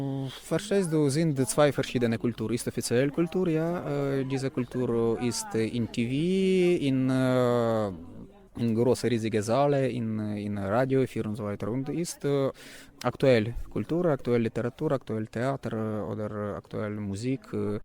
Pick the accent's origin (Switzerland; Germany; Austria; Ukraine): Ukraine; Luhansk, Luhansk Oblast; German is a second language; moved away; Voroschilowgrad, das ist meine Heimatstadt in der Ostukraine, ja. Jetzt heißt er Luhansk, war in der Sowjetzeit Voroschilowgrad